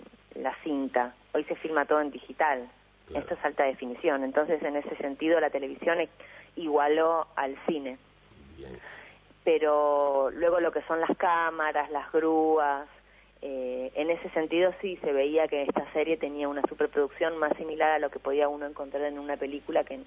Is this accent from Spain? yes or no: no; Uruguay; bueno, yo, que soy uruguaya